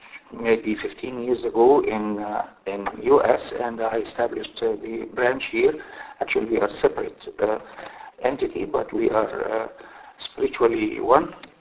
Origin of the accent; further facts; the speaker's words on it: Egypt; I am from Egypt, and I from the Orthodox Coptic Orthodox Church.